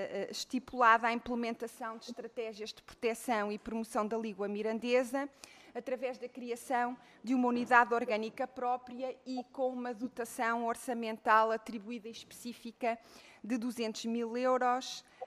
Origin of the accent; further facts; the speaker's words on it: Norte, Portugal; como transmontana, tenho orgulho neste movimento cívico